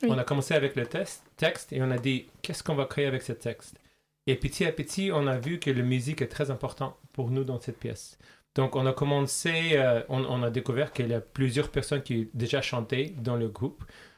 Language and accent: French; Azerbaijan; first language Russian; French is a second language; Moi, je suis originaire d'Azerbaïdjan et donc je parle en russe, c'est mon langue maternelle.